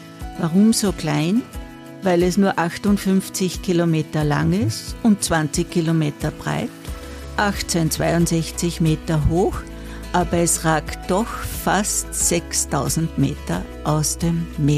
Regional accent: Admont, Styria, Austria; now in Madeira, Portugal; Ich komme ursprünglich aus Admont, aus der Steiermark.

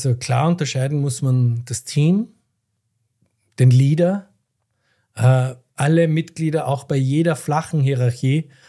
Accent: Austria; Du bist Deutscher, ich bin Österreicher.

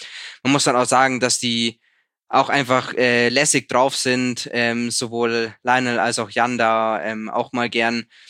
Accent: Sonthofen, Bavaria, Germany; Ich meine, Sonthof, meine Heimatstadt, hat 21.000 Einwohner. Das ist jetzt nicht so riesig.

